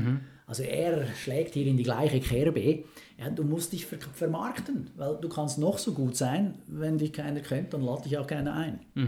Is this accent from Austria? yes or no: no; Switzerland; als Schweizer muss ich mal sagen, war vielleicht nicht ganz so alles Gold, was da glänzt.